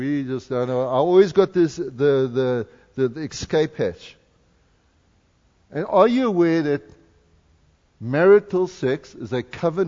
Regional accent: Canada; God sent us here for Canada. I'm Canadian.

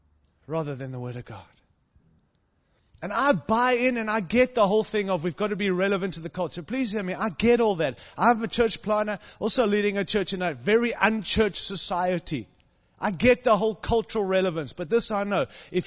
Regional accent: Australia; I'm Australian, so we're better at rugby.

